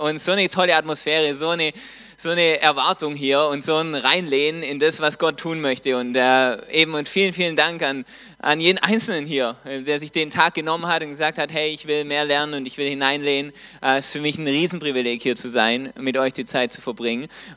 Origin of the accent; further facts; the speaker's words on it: Baden-Württemberg, Germany; in dem Ort, wo ich herkomme, das ist ein kleiner Ort, recht nah bei Konstanz